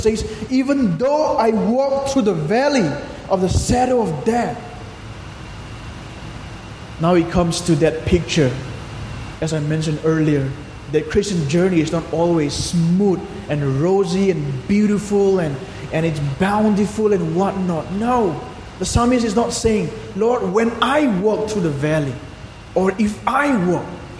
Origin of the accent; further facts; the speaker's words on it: Manipur, India; growing up in Manipur, in a place like Manipur, you get to experience a lot of challenges.